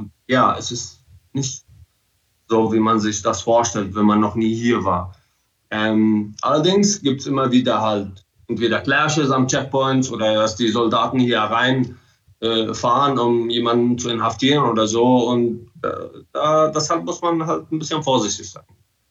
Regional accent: Palestine; Oder hier, wenn ich mich bewege, dann bin ich ein Palästinenser und ich fahre sogar ein palästinensisches Auto.

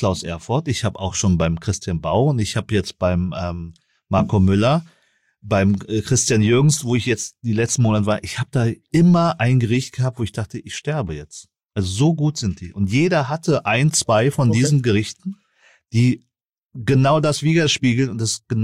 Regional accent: Southern Vietnam, Vietnam

